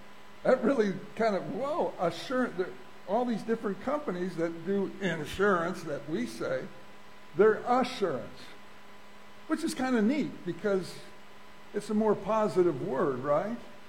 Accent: United States; I'm thankful that I'm American.

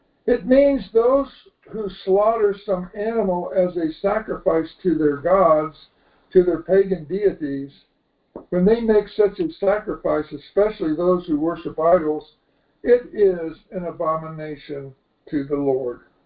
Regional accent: India; I told him, no, I came from India. The country belongs to me, too.

